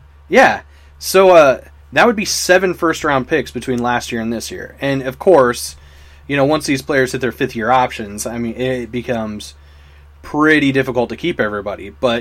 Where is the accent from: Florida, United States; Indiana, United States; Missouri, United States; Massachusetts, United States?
Indiana, United States; also born or lived in Pennsylvania; I was raised in Indiana, born in Pennsylvania, but I mean, raised from a baby in Indiana. So I've got a little bit of that Eastern Pennsylvania, and I also lived in the South for a year.